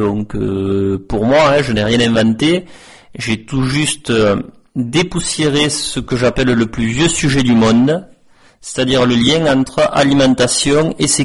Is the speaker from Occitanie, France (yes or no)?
yes; Beauregard, Occitanie, France; Alors, je suis originaire de Beauregard, dans le Lot, juste à quelques kilomètres donc de Caylus.